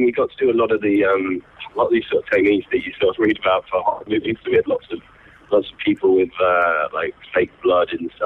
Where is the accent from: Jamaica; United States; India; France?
France; We're from France.